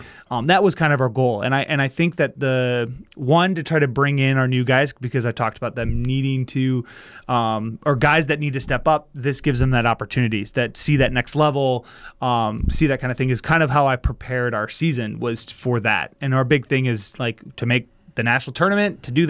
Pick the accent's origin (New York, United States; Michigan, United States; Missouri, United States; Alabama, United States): Michigan, United States; Jackson; I'm from Jackson, Michigan.